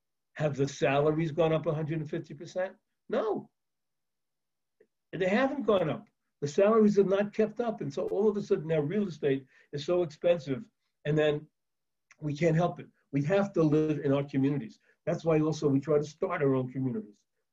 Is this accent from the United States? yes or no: yes; New York, United States; I grew up in America. I lived in New York.